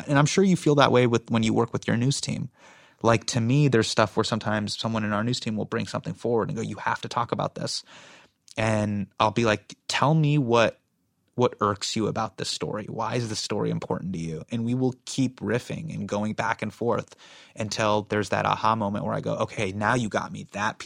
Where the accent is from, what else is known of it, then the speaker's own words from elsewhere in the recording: United States; I felt this way growing up in America. Like, I've always felt like an insider and an outsider at the same time.